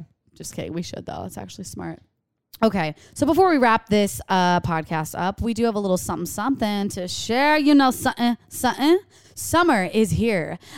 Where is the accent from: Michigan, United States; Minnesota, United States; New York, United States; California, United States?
New York, United States; So we're from New York, you know, busy streets, lots of walking and a lot of Uber rides.